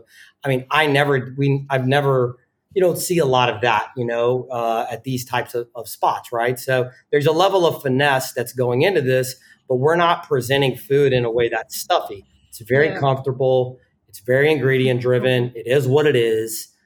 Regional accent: the South, United States; I mean, I grew up in the South. My reference points are like actually Greek Southern diner.

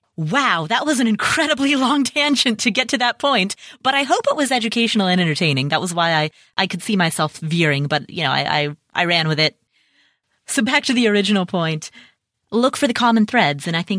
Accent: Cincinnati, Ohio, United States; was ranked as one of the worst schools in Cincinnati, Ohio, which, by the way, is my hometown.

